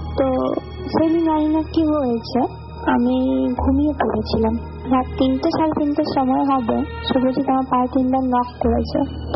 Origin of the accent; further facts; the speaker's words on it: Jalpaiguri, West Bengal, India; now in Kolkata, India; ঘটনাটি ঘটেছিল আমার হোম টাউন জলপাইগুড়িতে, আমি কলকাতায় স্টাডি কারণে আছি